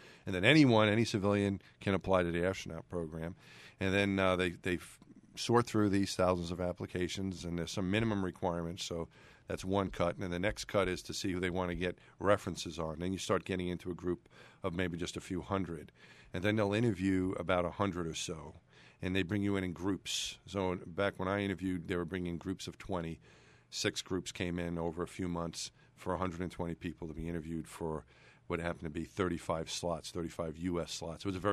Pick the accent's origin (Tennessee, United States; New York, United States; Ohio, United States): New York, United States; It was 1969. I'm from New York, so the Mets also won the World Series that year.